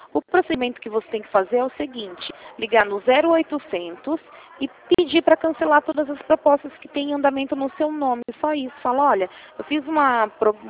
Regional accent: Rio Claro, São Paulo, Brazil; eu sou aqui de Rio Claro mesmo, da agência de Rio Claro.

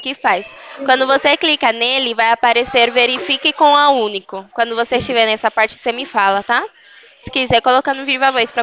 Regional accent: Americana, São Paulo, Brazil; A gente é do interior, é aqui de Americana, perto de Campinas

